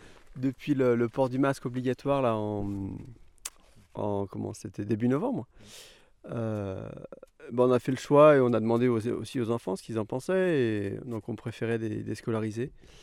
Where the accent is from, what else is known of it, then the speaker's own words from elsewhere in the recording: Lyon, Auvergne-Rhône-Alpes, France; also born or lived in Ariège; On venait de l'Ariège. On est originaire de Lyon, mais on venait de l'Ariège.